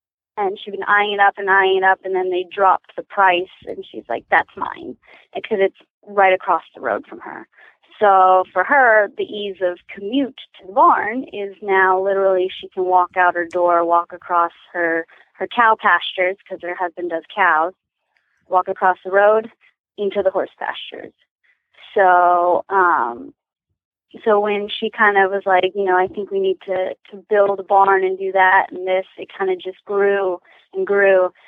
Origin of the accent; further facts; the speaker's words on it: California, United States; Well, I grew up in California with my stepmom … who has Fox Hill Eventing. And then I moved to England for a year to ride after high school